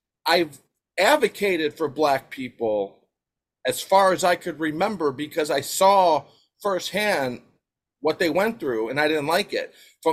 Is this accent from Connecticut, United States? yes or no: no; Chicago, Illinois, United States; So I came from Bridgeport, Chicago, and I went to Healy Grammar School